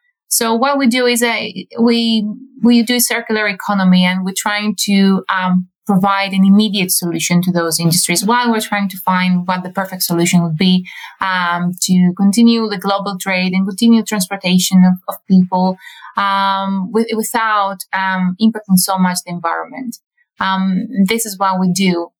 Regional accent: Greece; English is a second language; now in London, United Kingdom; Yes, I wish I would call you from my home in Greece, but no, I'm stuck in this in London for now.

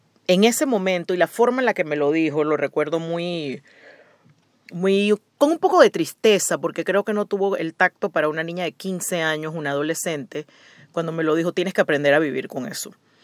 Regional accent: Panama; o en mi caso que salía en pantalla, pues una figura conocida en mi país, Panamá, quizás no tiene cosas.

